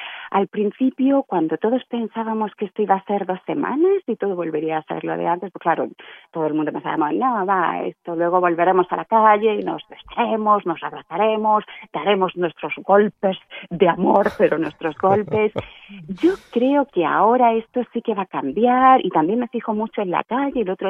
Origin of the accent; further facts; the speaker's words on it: Almería, Andalusia, Spain; yo soy de Almería